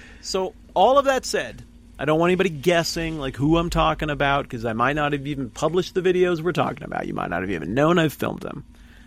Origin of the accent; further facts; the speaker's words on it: Mountain West, United States; I grew up in the Mountain West. I grew up around Mormonism and Mormons. I played ball. I had Mormon friends.